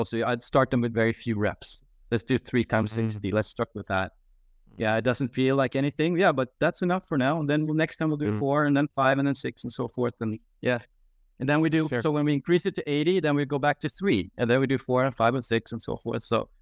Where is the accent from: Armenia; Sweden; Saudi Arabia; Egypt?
Sweden